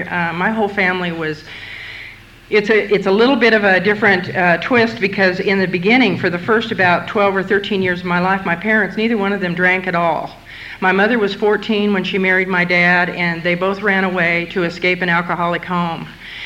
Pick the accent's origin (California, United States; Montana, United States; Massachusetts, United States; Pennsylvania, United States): Montana, United States; Well, I grew up in Montana, in the country. I don't even have a high school education.